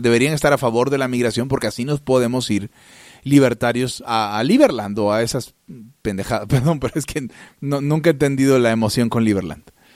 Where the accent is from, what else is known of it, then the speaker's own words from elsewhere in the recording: Venezuela; now in Mexico; Donde está mi sangre y mi tierra. Donde me llama la sangre.